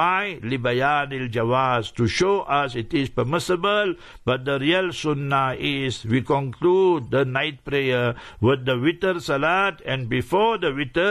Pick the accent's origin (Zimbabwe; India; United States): India; So all this year, you see, we Indians, we came from where?